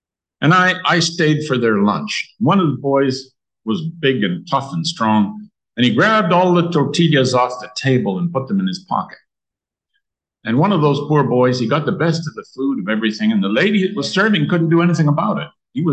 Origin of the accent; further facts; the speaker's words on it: Canada; born there; I was born shortly after the Second World War, and I was born in Canada.